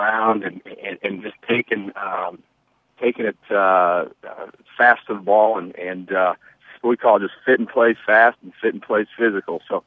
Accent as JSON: {"language": "English", "region": "Nebraska", "country": "United States", "tie": "born or raised there", "said": "obviously growing up in Nebraska and following them all through my childhood"}